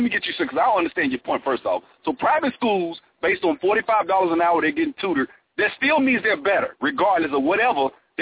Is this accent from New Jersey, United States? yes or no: no; Alabama, United States; I'm from Alabama.